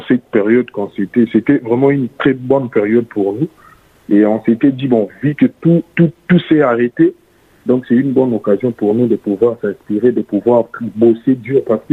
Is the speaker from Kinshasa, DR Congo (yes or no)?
yes; Kinshasa, DR Congo; un sérieux problème d'électricité à Kinshasa, chez nous au Congo.